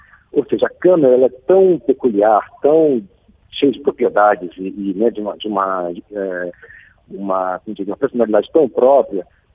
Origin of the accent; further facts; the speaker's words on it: Rio de Janeiro, Brazil; now in São Paulo, Brazil; Estou aqui em São Paulo falando com você. Sou do Rio de Janeiro, mas estou aqui em São Paulo direto com você.